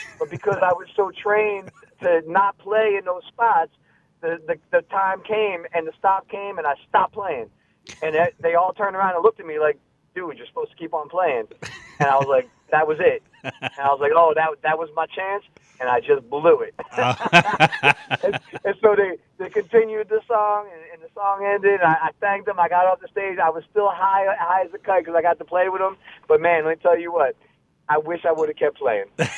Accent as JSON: {"language": "English", "region": "New Jersey", "country": "United States", "tie": "born or raised there", "moved": "as an adult", "lives_now": "New Orleans, United States", "said": "When I came to New Orleans, I came as a musician from New Jersey. I grew up on the Jersey Shore, and I was banging my head against the wall for years trying to make music there."}